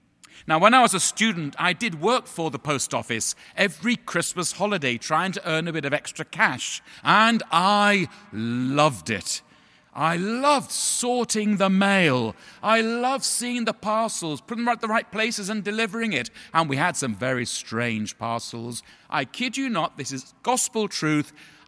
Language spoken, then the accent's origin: English; United Kingdom; now in New York, United States; as a Brit expat living in New York, I always smile when the vergers get this set of vestments out